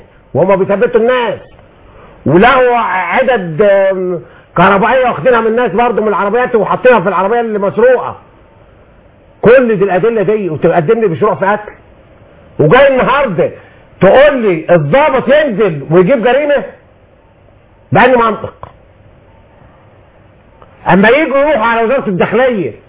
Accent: Upper Egypt, Egypt; عندنا في الصعيد

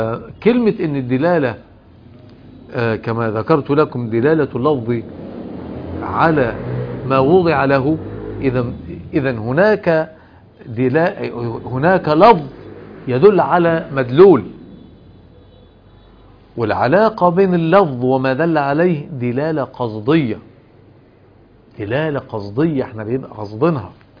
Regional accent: Egypt; يعني عندنا في مصر المبرد اللي هو الماء البارد نجيبه من التلاجة عشان نشربه كده.

